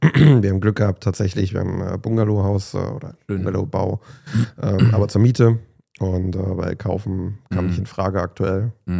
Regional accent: Dessau, Saxony-Anhalt, Germany; moved away as an adult; also born or lived in Leipzig; now in Cologne, Germany; Ja, ich bin in Dessau geboren, das war aber nicht mehr DDR-Zeiten, war tatsächlich nach der Wende, war 90 und bin sozusagen Ossi, ein waschechter Ossi und bin mit 18 aus Dessau ausgezogen, habe eine Zeit lang in Leipzig gelebt

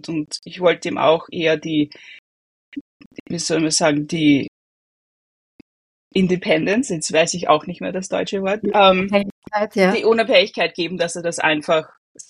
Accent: Waidhofen an der Ybbs, Lower Austria, Austria; now in New York, United States; ich komme aus Österreich, besser gesagt aus Waidhofen an der Ybbs. Ganz in der Nähe, wo Bettina aufgewachsen ist. Wir haben einen ganz ähnlichen Dialekt

